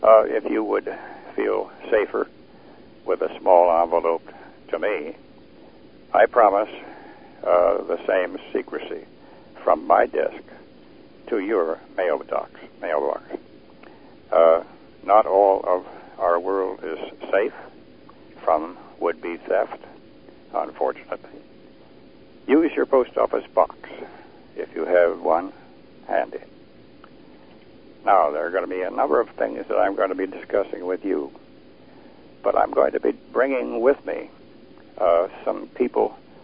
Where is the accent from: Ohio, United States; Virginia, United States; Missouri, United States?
Ohio, United States; Lima; I had the opportunity to meet him in my hometown, Lima, Ohio, not far from where I live now.